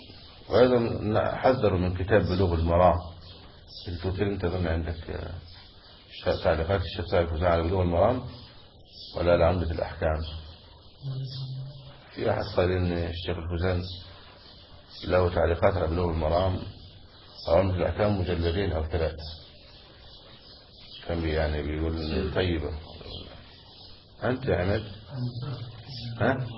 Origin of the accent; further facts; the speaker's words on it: Egypt; في بلدنا مصر